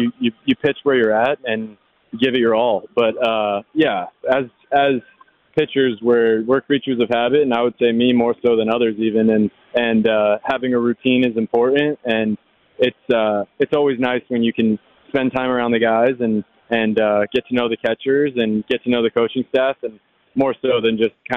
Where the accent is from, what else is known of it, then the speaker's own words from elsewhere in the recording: New Jersey, United States; Mostly growing up in the New Jersey area and my dad playing for the Yankees, that's a dream of mine.